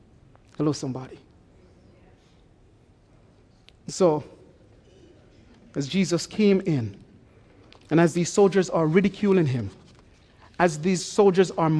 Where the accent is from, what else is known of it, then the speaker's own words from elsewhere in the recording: Jamaica; As many of you know, I grew up in Jamaica, and as a boy, we used to love playing in the summer.